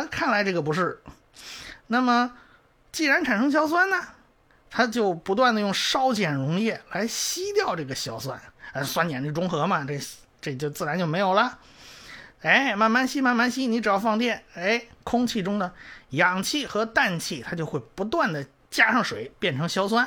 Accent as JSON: {"language": "Chinese", "country": "China"}